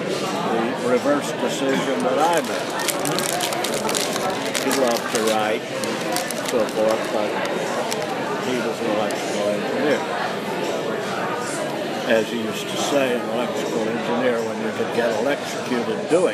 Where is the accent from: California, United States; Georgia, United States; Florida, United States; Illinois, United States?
Georgia, United States; So I went to Purdue. I grew up in South Georgia and I went to Purdue.